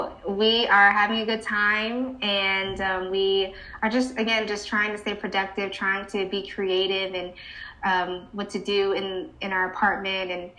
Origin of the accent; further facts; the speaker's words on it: Maryland, United States; now in New York, United States; And so basically, I'm Filipino-American. Mm-hmm. So both parents are Filipina. I was born and raised in Maryland.